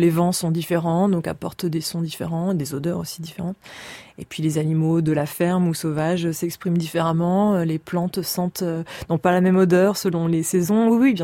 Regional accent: Niort, Nouvelle-Aquitaine, France; born there; Moi, je suis née à Niort, donc j'ai vécu un petit peu dans la grande ville, à Niort City.

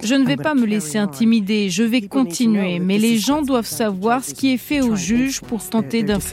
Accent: Canada; C'est difficile d'accepter quand je rentre chez moi au Canada de ne plus pouvoir passer la frontière pour aller aux États-Unis, car ça fait partie de mon enfance.

